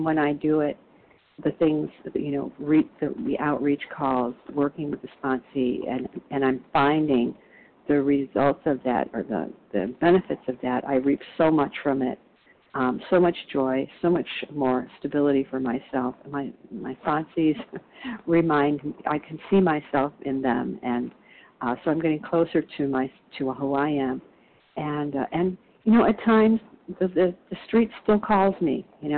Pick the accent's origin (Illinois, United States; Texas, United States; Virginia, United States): Illinois, United States; I'm from Illinois.